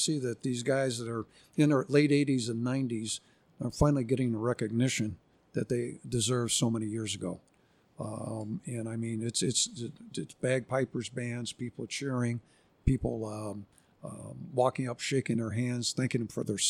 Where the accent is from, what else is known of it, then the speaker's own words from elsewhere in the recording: Elmhurst, Illinois, United States; I grew up in Elmhurst. I graduated from IC grade school and high school.